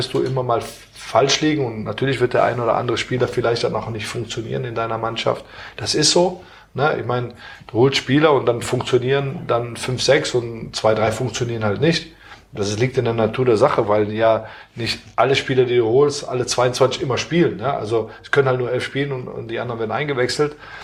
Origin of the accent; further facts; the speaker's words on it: Aachen, North Rhine-Westphalia, Germany; Gut. Ist ja meine Heimatstadt